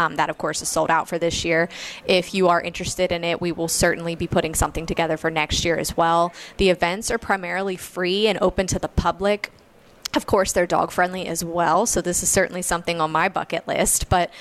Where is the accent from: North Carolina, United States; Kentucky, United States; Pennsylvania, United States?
Pennsylvania, United States; growing up in South Central Pennsylvania, it was only about 2 hours away.